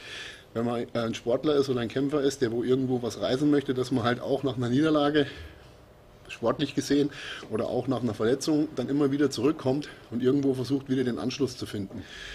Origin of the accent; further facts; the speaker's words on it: Bavaria, Germany; In Bayern sagt es bei uns da, wo ich herkomme, ist es mittlerweile so, da kriegst du an jeder Metzgerei oder an jeder Ecke eine schöne Leberkässemmel, ne, und eine Wurstsemmel.